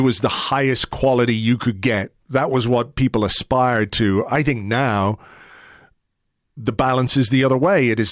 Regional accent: Ireland; objectively, I'm an Irishman here.

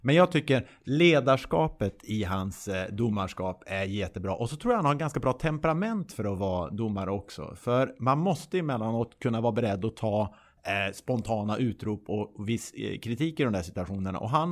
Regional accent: Umeå, Västerbotten County, Sweden; Alltså jag som är norrlänning, född och uppvuxen i Umeå, kan ju meddela att ungefär halva Sverige kvar ovanför Östersund.

